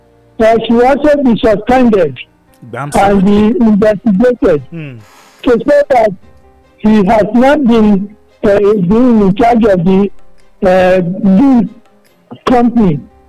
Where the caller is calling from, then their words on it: Uganda; from Uganda.